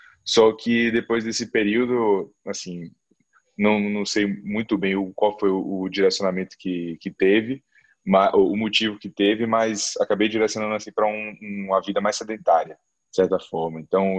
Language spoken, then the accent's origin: Portuguese; Salvador, Bahia, Brazil; e sou daqui de Salvador, Bahia